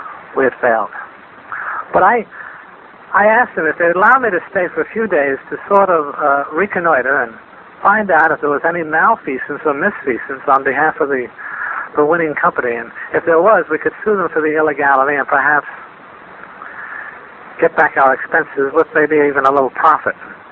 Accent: Vermont, United States; born or raised there

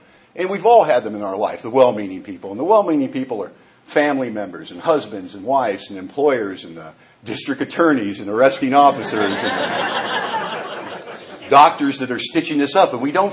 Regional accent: Bellingham, Washington, United States

